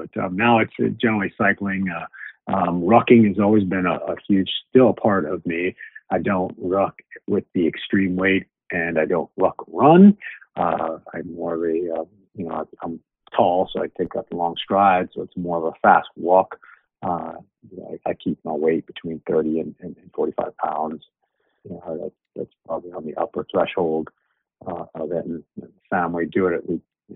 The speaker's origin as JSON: {"language": "English", "town": "New York City", "region": "New York", "country": "United States", "tie": "born or raised there", "said": "I grew up in New York City. I was a bike messenger for a little while."}